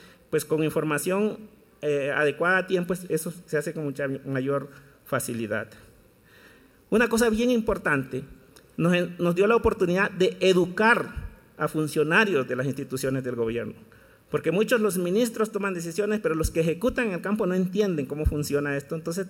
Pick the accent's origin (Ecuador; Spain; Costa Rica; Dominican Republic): Costa Rica; de Costa Rica y debo reconocer que me siento medio extraño dialogar con ustedes